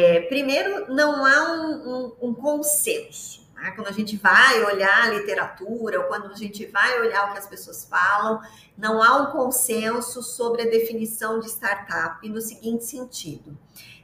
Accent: Sorocaba, São Paulo, Brazil; Falando aí que sou de Sorocaba, interior de São Paulo, mas não tão interior assim, porque é pertinho de São Paulo, né?

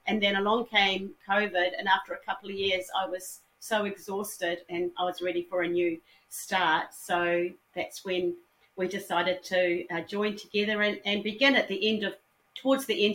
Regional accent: Rotorua, Bay of Plenty, New Zealand; also born or lived in Auckland; Teresa and I had been raised in sort of small cities. We were raised in Rotorua. It was probably about a 30-40% Māori population.

